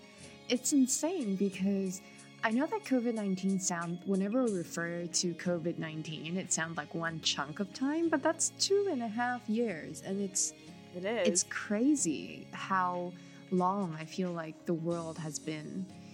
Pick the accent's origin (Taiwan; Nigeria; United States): Taiwan; because I'm from Taiwan, so it pointed out that Taiwan and Japan both are starting to open their borders